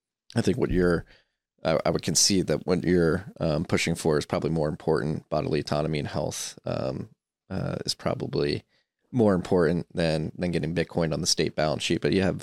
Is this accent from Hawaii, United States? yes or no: no; New York, United States; moved away as an adult; now in Texas, United States; I'm from the Northeast, originally I'm one of the refugees from New York when things got crazy